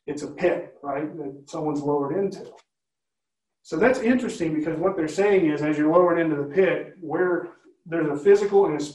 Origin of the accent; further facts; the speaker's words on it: New York, United States; accent: New York; But, yeah, I'll leave my New York accent.